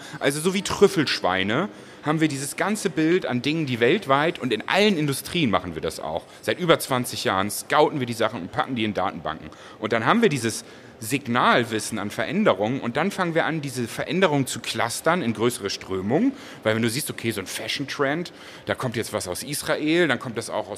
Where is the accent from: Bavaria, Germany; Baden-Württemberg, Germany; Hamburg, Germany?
Hamburg, Germany; Hamburg zum Beispiel, wo ich herkomme